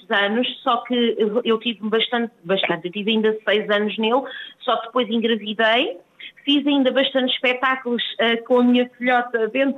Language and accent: Portuguese; Caldas da Rainha, Leiria, Portugal; Eu comecei desde muito pequenina na minha terra, que é as Caldas da Rainha, que eu sou caldense e tenho muito orgulho.